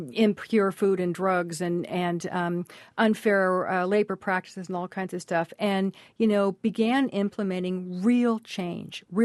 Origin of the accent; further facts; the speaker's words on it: California, United States; certainly in my home state of California